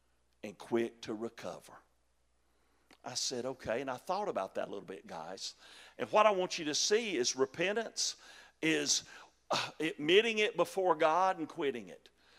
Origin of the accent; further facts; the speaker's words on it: Chickamauga, Georgia, United States; I grew up in Chickamauga, Georgia. I lived on Hog Jowl Road, brother. I mean, that's country right there.